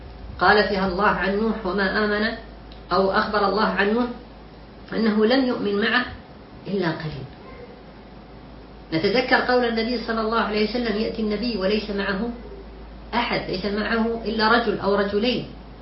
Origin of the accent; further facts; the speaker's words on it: United Arab Emirates; وهي موجودة عندنا في الإمارات